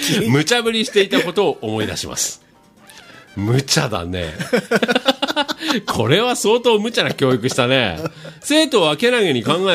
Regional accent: Yokosuka, Kanagawa, Japan; 地元横須賀

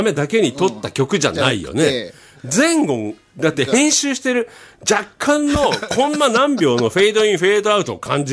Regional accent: Ehime, Japan; 愛媛で生まれてギターってかっこいいなって思いながら育って、今ラジオをやってるギタリスト

